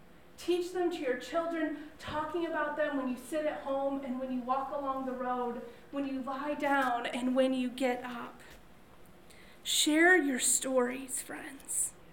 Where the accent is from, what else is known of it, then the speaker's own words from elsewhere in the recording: Chicago, Illinois, United States; we're from the Chicagoland area. There are loads of super tall buildings in Chicago that we call them skyscrapers because they go up that high.